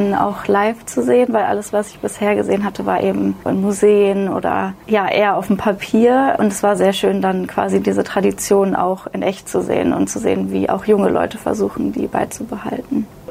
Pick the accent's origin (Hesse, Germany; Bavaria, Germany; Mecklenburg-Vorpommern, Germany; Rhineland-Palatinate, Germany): Hesse, Germany; Kassel; now in Berlin, Germany; ich bin 21 Jahre alt und ich komme aus Kassel. Das ist circa in der Mitte von Deutschland, in der Nähe von Frankfurt, aber ich stehe jetzt in Berlin.